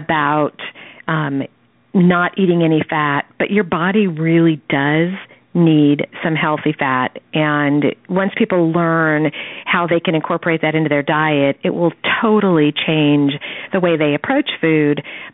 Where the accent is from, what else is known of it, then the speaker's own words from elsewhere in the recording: California, United States; I had not heard, and I grew up in Southern California, I had not heard that it was called the Salad Bowl